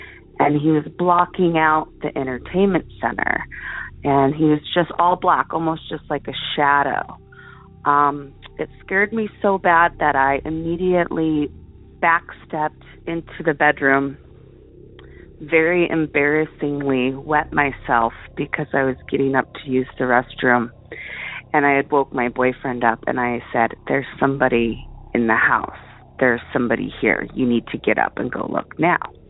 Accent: Portland, Oregon, United States; now in Girdwood, United States; I'm from Girdwood, Alaska. Originally, I'm from Portland, Oregon

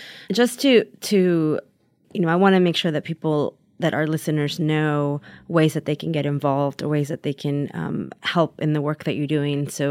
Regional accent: Taxco, Guerrero, Mexico; make a stop at, you know, in my hometown of Taxco.

